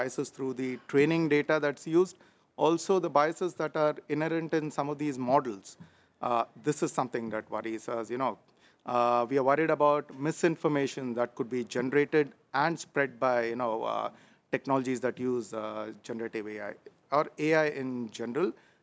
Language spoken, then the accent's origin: English; India; I come from India